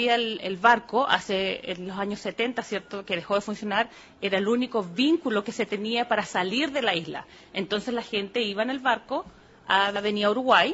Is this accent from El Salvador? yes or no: no; Punta Arenas, Magallanes, Chile; now in Falkland Islands; Yo soy de Punta Arenas originalmente, así que la diferencia no es mucha en el clima.